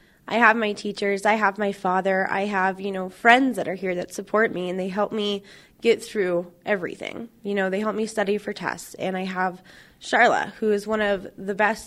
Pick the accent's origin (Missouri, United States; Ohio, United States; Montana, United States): Montana, United States; Billings; I actually grew up in Billings, Montana, and when I was 11 years old, me, my father, and my two brothers moved to Helena